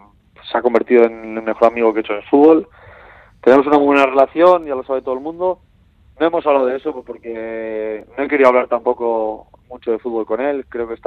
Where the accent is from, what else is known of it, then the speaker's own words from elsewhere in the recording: Bilbao, Basque Country, Spain; Al final yo soy de Bilbao y desde pequeño en mi casa siempre es así el Athletic.